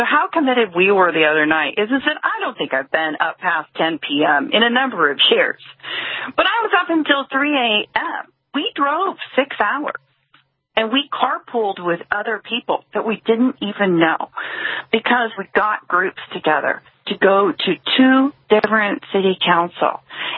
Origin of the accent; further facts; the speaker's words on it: California, United States; I feel empowered as a Californian, as an American, as an American Indian.